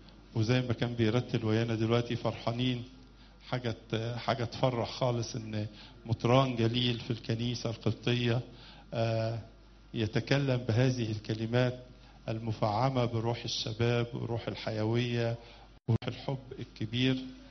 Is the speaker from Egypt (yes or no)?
yes; Egypt; إحنا عندنا في مصر 50 دير